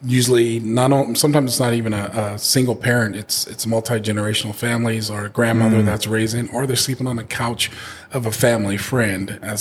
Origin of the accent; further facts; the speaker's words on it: Portland, Oregon, United States; And so I grew up in Portland, and I grew up without my father.